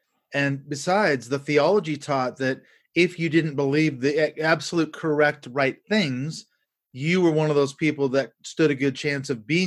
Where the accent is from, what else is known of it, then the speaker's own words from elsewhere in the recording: Seattle, Washington, United States; moved away as an adult; now in United Kingdom; Well, I was raised in Seattle, Washington. I live here in the UK now. We've been here about 14 and a half years. I actually came over here to do a PhD.